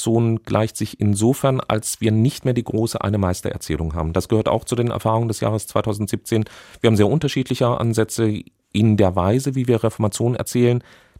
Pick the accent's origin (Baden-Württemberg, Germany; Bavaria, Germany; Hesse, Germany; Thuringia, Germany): Hesse, Germany; Marburg; Mein Vater war Pfarrer in der Elisabethkirche in Marburg, also dem ältesten gotischen Kirchenbau in Deutschland. Das heißt, ich bin als Kind aufgewachsen im Zusammenhang mit einer mittelalterlichen Kirche, die nun inhaltlich evangelisch gefüllt war.